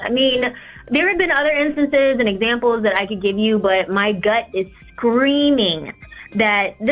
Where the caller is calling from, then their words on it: North Yorktown, United States; from North Yorktown.